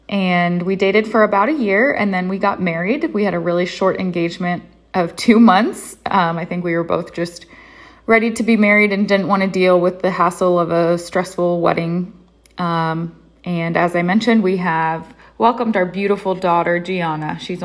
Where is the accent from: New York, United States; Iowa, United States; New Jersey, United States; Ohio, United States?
Ohio, United States; Columbus; I'm originally from Columbus, Ohio. I graduated from Ohio State